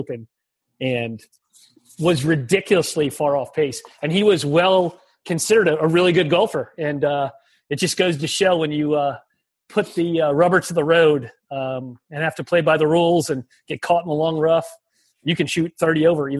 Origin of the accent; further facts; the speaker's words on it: Miami, Florida, United States; I grew up in the Miami area. I remember it raining in the front yard and being dry in the backyard.